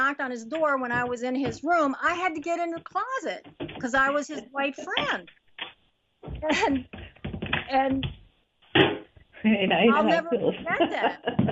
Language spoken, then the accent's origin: English; Haiti; I don't know how to braid hair, but I've seen how it's done because I'm from Haiti.